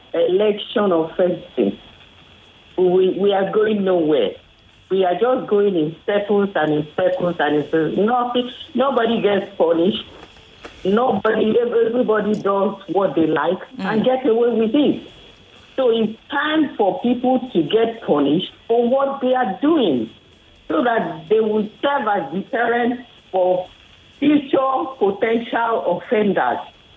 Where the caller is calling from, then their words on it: Ogun, Nigeria; calling from Ogun State.